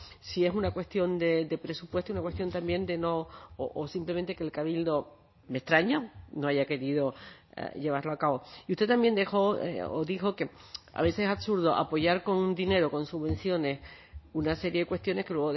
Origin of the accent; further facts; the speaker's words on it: Canary Islands, Spain; ya sabes que soy de Gran Canaria